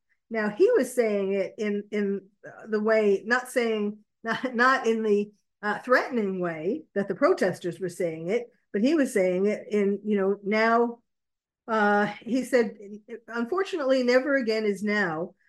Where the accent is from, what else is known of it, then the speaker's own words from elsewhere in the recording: New York, United States; when I was a little girl in growing up in New York, you know, and going to school, learning at my synagogue